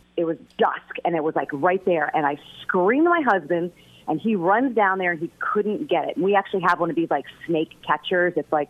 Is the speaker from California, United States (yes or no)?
no; Fort Lauderdale, Florida, United States; And I grew up in Fort Lauderdale, and I never got stung by a jellyfish.